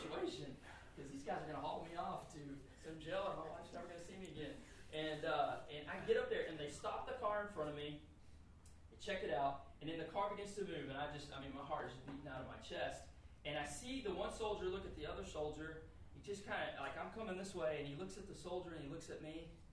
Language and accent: English; United States; And I thought, I'm an American. I don't know French. I don't know Spanish.